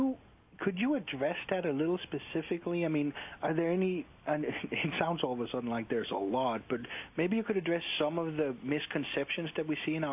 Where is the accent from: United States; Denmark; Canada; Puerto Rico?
Denmark; You know what we do in Denmark, where I'm originally from?